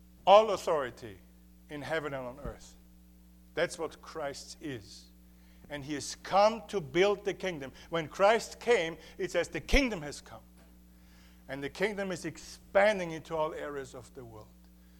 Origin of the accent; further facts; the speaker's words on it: Austria; See, I was one of them. I grew up in Austria. I'd never heard the gospel until I was 16 or 17 through American missionaries, so I owe this country.